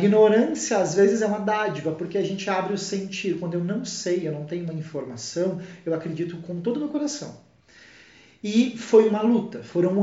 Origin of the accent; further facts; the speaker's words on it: Águas de Lindóia, São Paulo, Brazil; also born or lived in Minas Gerais; Eu sou de Minas Gerais, sou mineiro, porém eu cresci em São Paulo e morava no interior de São Paulo, Águas de Lindóia, e morava no interior da cidade do interior.